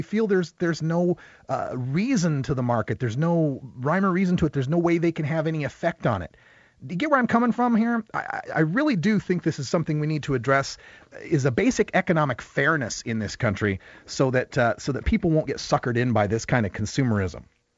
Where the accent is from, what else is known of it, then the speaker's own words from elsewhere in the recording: Oregon, United States; Jeff Merkley from my home state here in Oregon